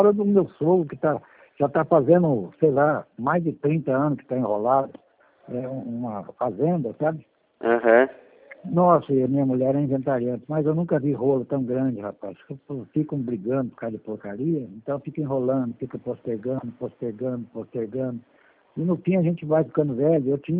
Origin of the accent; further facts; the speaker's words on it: Brasópolis, Minas Gerais, Brazil; now in São José dos Campos, Brazil; Brasópolis, Minas Gerais. Estou aqui desde 72, por aí, 71.